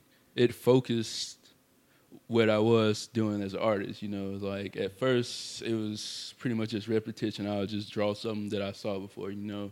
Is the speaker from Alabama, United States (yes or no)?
yes; Birmingham, Alabama, United States; from Birmingham, Alabama, born and raised here, you know.